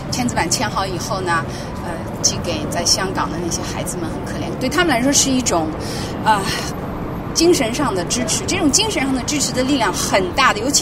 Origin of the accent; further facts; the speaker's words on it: China; now in United States; 我们中国人最了解这些细节